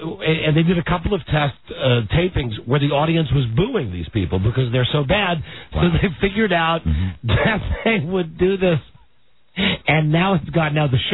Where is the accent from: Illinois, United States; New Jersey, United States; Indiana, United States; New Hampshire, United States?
Indiana, United States; Why Miami is better than my home state of Indiana?